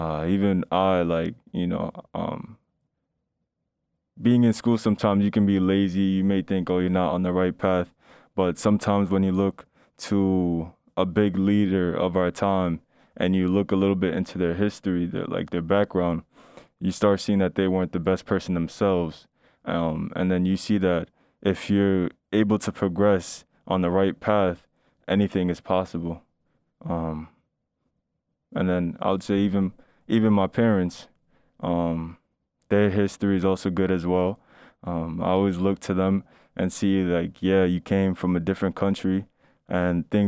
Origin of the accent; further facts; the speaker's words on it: Ghana; Okay, so I would say I'm Ghanaian, so one big person would be Kwame Nkrumah